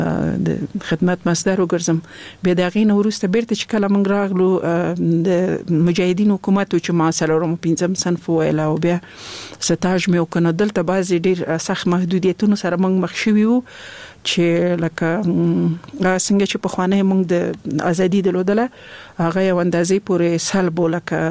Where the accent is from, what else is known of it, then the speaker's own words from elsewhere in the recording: Laghman, Afghanistan; also born or lived in Nangarhar; زه خپل د لغمان ولایت يم